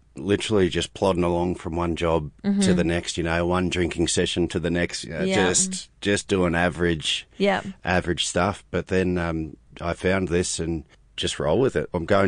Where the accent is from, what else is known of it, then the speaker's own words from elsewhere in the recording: New Zealand; being a Kiwi and being a Māori as well